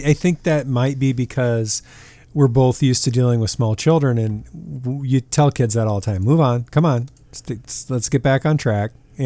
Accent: Iowa, United States; We did a lot of samples because, you know, we're from Iowa.

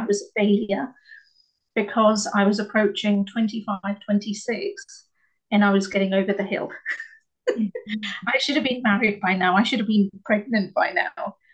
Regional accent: England, United Kingdom; I'm a British Asian being Indian. Because I know Asian is different in different parts of the world, but Indian, British woman, and I'm second generation in my family.

